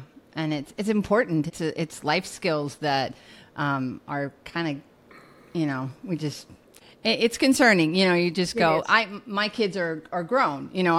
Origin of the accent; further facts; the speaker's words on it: Nebraska, United States; where I grew up in Nebraska, it would have been in the car